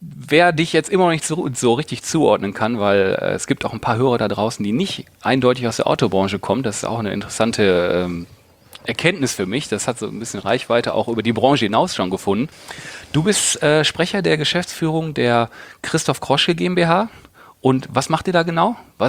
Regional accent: Wolfenbüttel, Lower Saxony, Germany; born there; Gebürtig aus Wolfenbüttel bei Braunschweig.

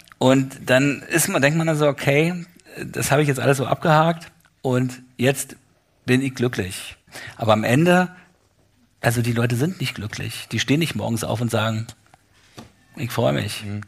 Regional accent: Berlin, Germany; Das geht dann auch wirklich in meine Heimat. Ich komme aus Berlin-Köpenick

